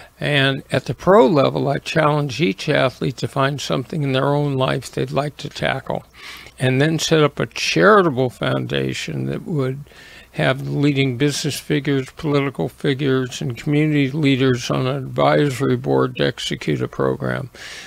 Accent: Los Angeles, California, United States; So I grew up in West Los Angeles, and I went to UCLA for a year.

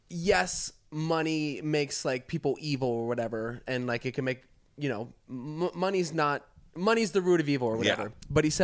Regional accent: Florida, United States; Listen, we are two kids from Florida who self-made.

